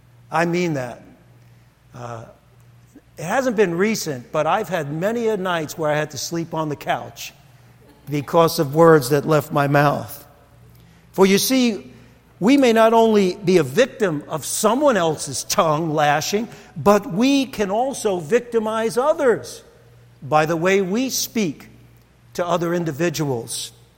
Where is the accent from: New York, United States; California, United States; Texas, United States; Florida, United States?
New York, United States; Brooklyn; I just want you to know, growing up in Brooklyn, it happens once in a while.